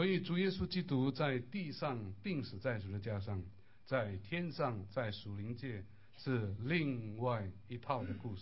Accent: Malaysia; 我小的时候在马来西亚乡村是拜偶像的

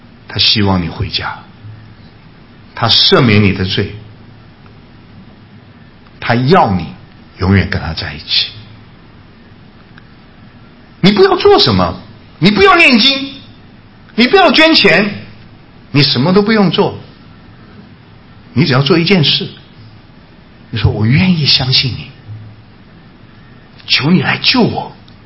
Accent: China; 我们中国人想的地狱是什么？刀山油锅是吧？

